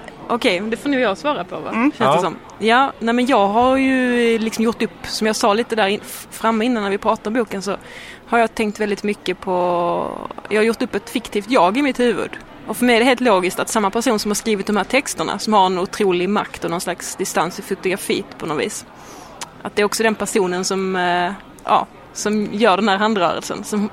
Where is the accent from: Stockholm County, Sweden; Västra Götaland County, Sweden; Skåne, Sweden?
Skåne, Sweden; accent: Scanian; att jag är kvinna och att jag pratar skånska